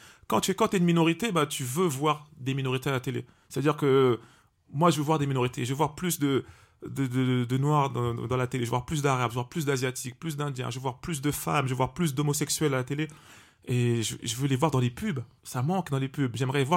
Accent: Villiers-le-Bel, Île-de-France, France; moi je viens de Villiers, c'est collé à Sarcelles.

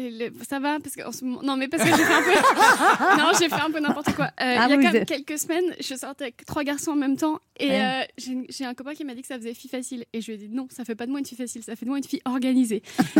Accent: Brittany, France; je suis bretonne

